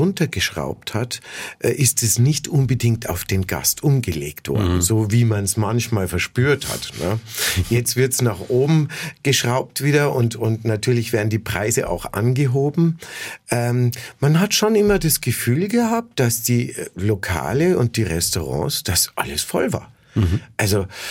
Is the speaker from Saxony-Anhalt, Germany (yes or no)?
no; Bavaria, Germany; Und das gab es eben auch bei uns in Bayern, auf Bayern 1.